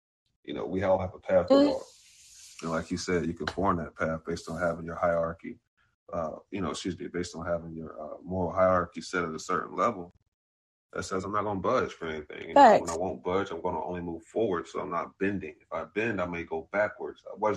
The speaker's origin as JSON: {"language": "English", "town": "Duval County", "region": "Florida", "country": "United States", "tie": "born or raised there", "said": "I'm from Duval County, born and raised. I can't run away from this ratchet that's embedded in my DNA."}